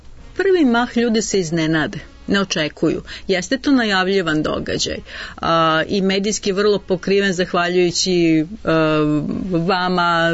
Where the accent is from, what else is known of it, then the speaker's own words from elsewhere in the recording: Belgrade, Serbia; učestvovala sam na sajmu knjiga kod nas u Beogradu, na Oktobarskom salonu.